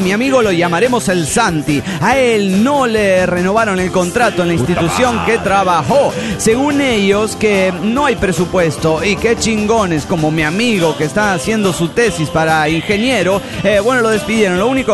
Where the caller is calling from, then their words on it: Quito, Pichincha, Ecuador; de Quito, Ecuador